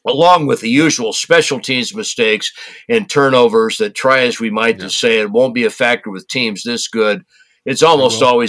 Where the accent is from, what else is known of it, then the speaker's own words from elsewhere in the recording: United Kingdom; Take anything I tell you with a complete pinch of salt, as Alexander Mercurius would put it, as a British person.